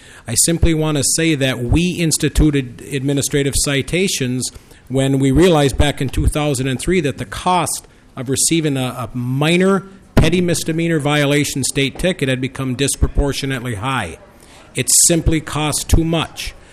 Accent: Minnesota, United States; I'm from Morrison County, Minnesota

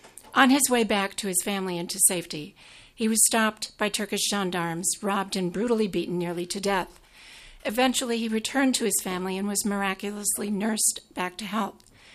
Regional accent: Armenia; English is a second language; now in Lanesboro, United States; here in Minnesota, where I immigrated 18 years ago from Armenia and now work as a Spanish teacher in Lanesboro, Minnesota.

